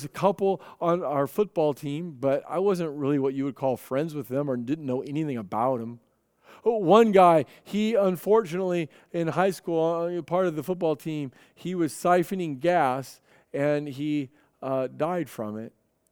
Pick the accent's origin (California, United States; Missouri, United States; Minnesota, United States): Missouri, United States; He's raised in South Carolina. I was raised in Missouri.